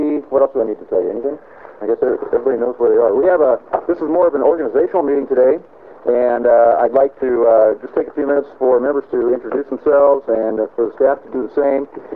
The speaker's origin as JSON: {"language": "English", "town": "Wilsonville", "region": "Oregon", "country": "United States", "said": "I am from Wilsonville, and House District 27 is the area that I represent."}